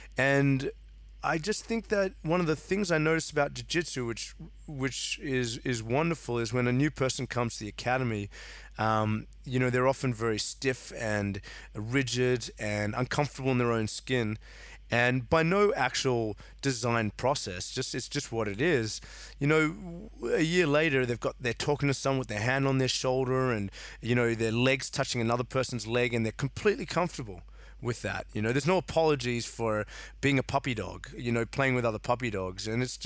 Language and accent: English; South Africa; I came from a very stoic background. I'm South African like you.